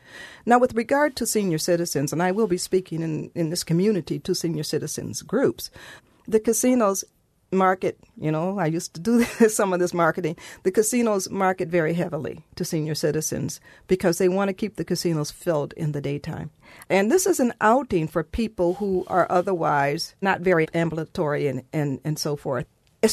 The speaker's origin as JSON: {"language": "English", "town": "Detroit", "region": "Michigan", "country": "United States", "tie": "born or raised there", "said": "But what about the three big casinos in Detroit? I mean, this is my hometown."}